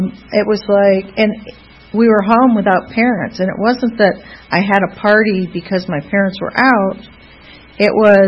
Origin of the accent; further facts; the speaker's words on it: Toledo, Ohio, United States; born there; So I was born in 1959 in Toledo, Ohio.